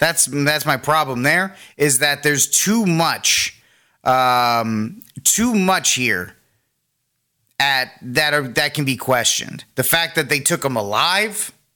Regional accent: Rhode Island, United States; For me personally, I have to give up my home state of Rhode Island.

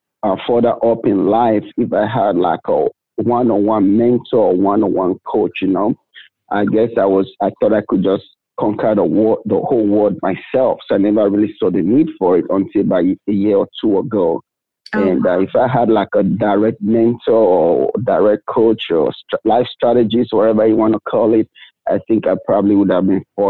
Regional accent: Nigeria; moved away as an adult; now in United States; I was already in medical school in Nigeria. I'm originally from Nigeria.

